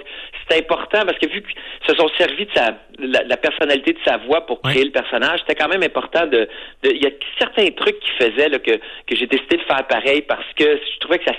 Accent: Quebec, Canada; accent: Quebec French; mais j'ai mon accent là, de, tu sais, quand même québécois.

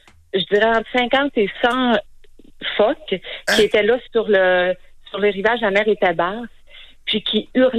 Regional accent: Quebec, Canada; Je viens de la Côte-Nord et par chez nous, des phoques, on appelle ça des loups marins.

